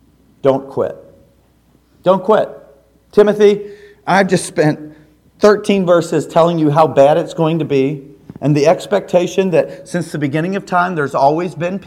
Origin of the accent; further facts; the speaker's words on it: Kansas, United States; I'm from Kansas. It's flat land, and oxygen is plenteous